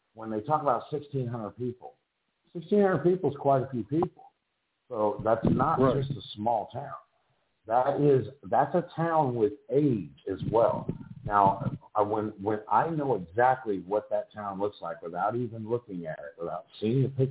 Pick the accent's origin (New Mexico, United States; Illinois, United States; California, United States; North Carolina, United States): North Carolina, United States; And I grew up in North Carolina, all through that area.